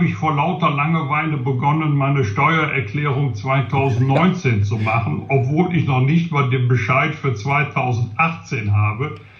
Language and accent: German; Bergisch Gladbach, North Rhine-Westphalia, Germany; über Jahrzehnte nicht nur in meiner Heimatstadt Bergisch Gladbach war, sondern auch in unmittelbarer Nachbarschaft zu meinem Elternhaus.